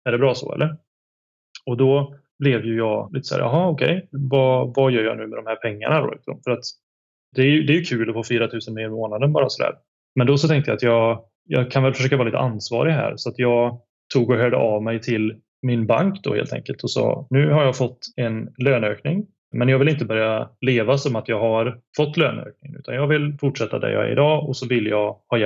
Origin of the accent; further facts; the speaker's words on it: Västra Götaland County, Sweden; now in Gothenburg, Sweden; Jag är ju från Dalsland då.